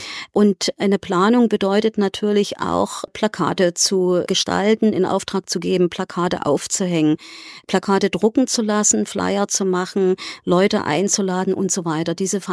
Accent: East Germany, Germany; born there; ich bin in der DDR geboren.

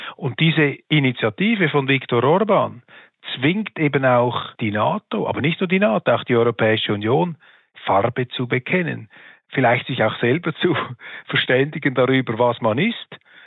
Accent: Switzerland; aus meiner Sicht, als Schweizer, als Zaungast dieser Konflikte

